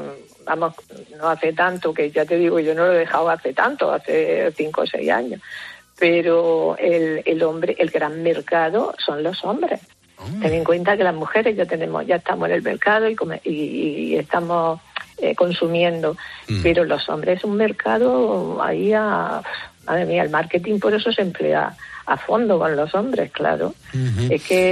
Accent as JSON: {"language": "Spanish", "town": "Almería", "region": "Andalusia", "country": "Spain", "said": "En Almería."}